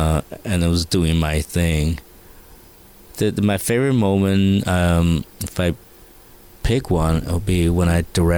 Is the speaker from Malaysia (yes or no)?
no; Taiwan; I'm a boy from Taiwan. How did I get to do this?